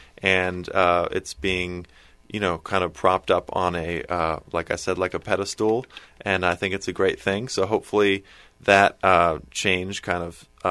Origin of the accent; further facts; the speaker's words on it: Bethesda, Maryland, United States; We grew up in Bethesda, Maryland, right outside of Washington, D.C.